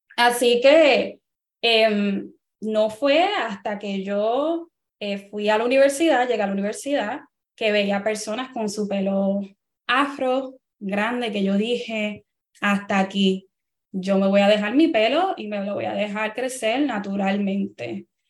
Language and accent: Spanish; Carolina, Puerto Rico; yo me crié en Carolina, Puerto Rico, una familia pudiente. Mis padres son médicos dominicanos. Mi papá es un hombre negro, mi mamá es una mujer blanca y tengo una hermana mayor negra.